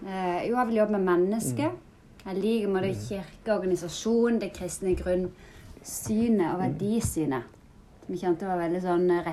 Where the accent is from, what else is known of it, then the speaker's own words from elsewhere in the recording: Farsund, Agder, Norway; Så det er klart, da er jeg fra Farsund, og jeg har gått mye i kirka der.